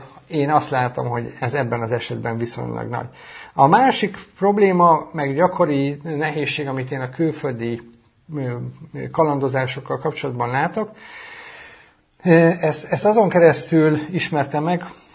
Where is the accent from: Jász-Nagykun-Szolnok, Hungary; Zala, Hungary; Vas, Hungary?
Jász-Nagykun-Szolnok, Hungary; Szolnok; now in Chicago, United States; Én is így jutottam ki Chicagóba, hogy én Szolnokon nőttem fel